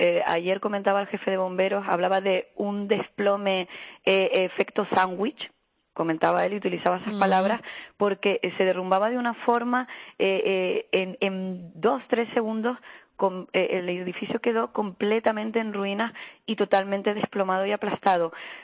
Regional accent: Los Cristianos, Canary Islands, Spain; yo soy de Los Cristianos

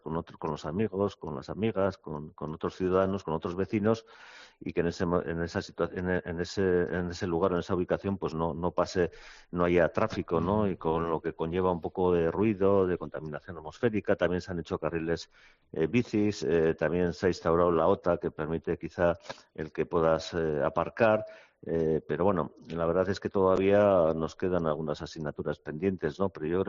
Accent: Tolosa, Basque Country, Spain; antiguamente yo me acuerdo en mi pueblo, ¿no? En Tolosa, bueno, mi padre y mis tíos que también tenían coche

